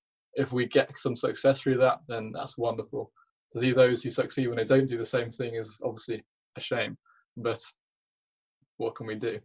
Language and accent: English; England, United Kingdom; You know, I was one of these boys who, I'm English. I was a junior associate when I was nine years old.